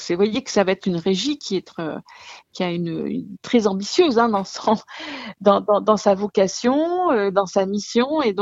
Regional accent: Nouvelle-Aquitaine, France; L'eau, elle est gratuite chez nous en Gironde parce que, effectivement, on va aller la chercher dans les sous-sols

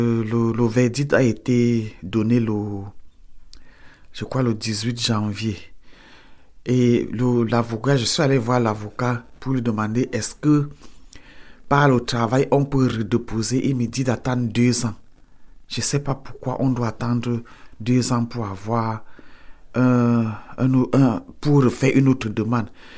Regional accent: Cameroon; moved away as an adult; J'ai quitté le Cameroun parce que je venais retrouver mon époux. Donc c'est pour ça que je suis parti du Cameroun.

